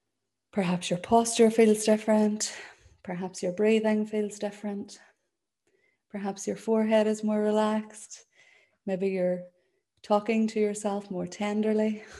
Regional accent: Ireland; first language Irish; So this is my mother tongue. Excuse me, this is my mother tongue. But you'll notice that maybe you can see that it's written out in Irish and then it's written out in phonetic English.

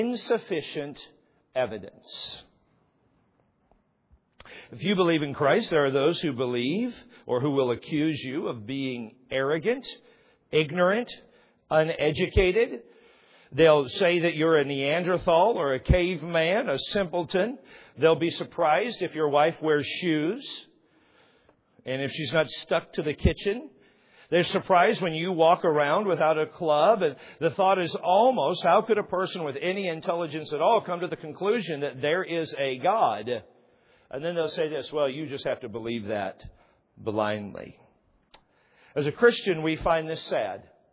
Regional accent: Tucumcari, New Mexico, United States; born there; Now, I love the fact that I was born in Tucumcari, New Mexico, but it's kind of a low-hanging fruit kind of town.

